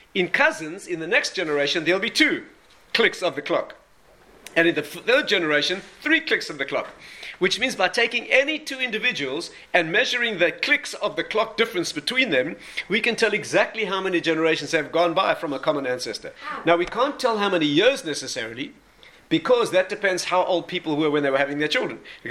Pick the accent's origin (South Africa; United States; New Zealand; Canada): South Africa; I was raised in South Africa, where lots of good things come from.